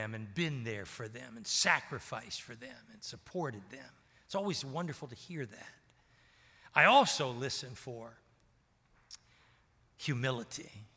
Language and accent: English; Annapolis, Maryland, United States; I was raised in Annapolis, Maryland. My dad was career Navy, fought in World War II.